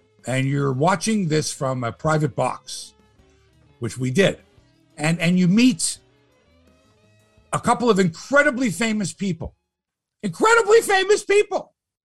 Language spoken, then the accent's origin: English; Canada; And as a Canadian, proud that our boys are young